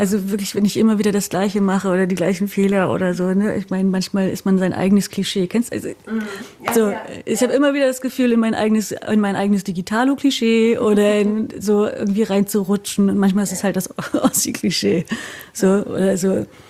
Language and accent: German; East Germany, Germany; ja, ich komme halt quasi aus dem Osten